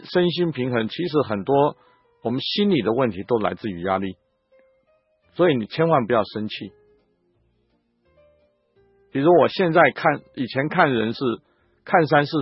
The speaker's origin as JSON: {"language": "Chinese", "country": "Germany", "said": "这个我们德国人已经把我们所有的内脏的频率都找出来，"}